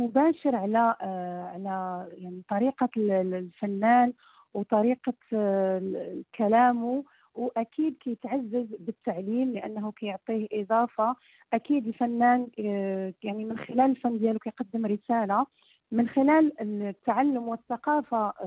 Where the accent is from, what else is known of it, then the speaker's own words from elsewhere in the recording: Dakhla, Dakhla-Oued Ed-Dahab, Morocco; وسجلته وصورته في مدينة الداخلة اللي هي مدينتي اللي كبرت فيها واللي كنت افتخر بها, جوهرة الصحراء.